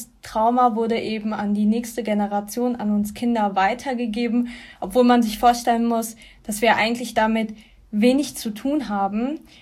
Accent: Germany; born or raised there

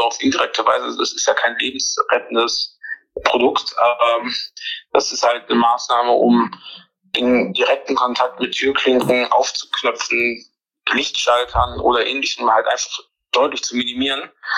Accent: Neuss, North Rhine-Westphalia, Germany; ich komme aus Neuss.

